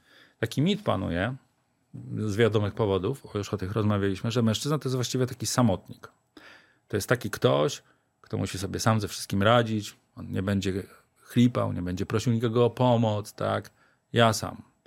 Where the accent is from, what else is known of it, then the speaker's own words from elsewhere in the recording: Silesian Voivodeship, Poland; Znaczy wiecie, że ja się wychowałem na Górnym Śląsku. I tam jest kultura picia piwa.